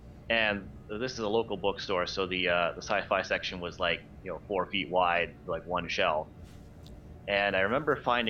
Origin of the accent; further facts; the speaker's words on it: Belleville, Ontario, Canada; I remember I grew up in Belleville, which is a little town down towards Kingston.